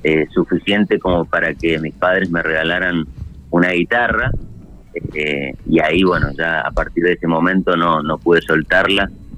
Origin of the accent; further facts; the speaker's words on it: Argentina; yo vengo de Argentina y ahí mi música suena en Argentina, en las radios